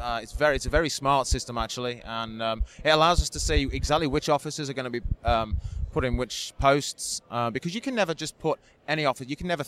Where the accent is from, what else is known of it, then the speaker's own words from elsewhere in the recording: United Kingdom; I'm from the United Kingdom.